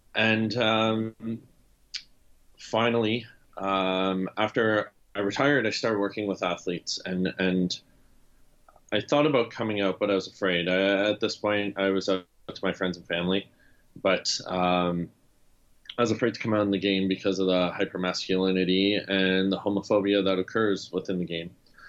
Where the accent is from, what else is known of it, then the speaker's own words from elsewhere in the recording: Canada; So I grew up in Canada, like a lot of hockey players.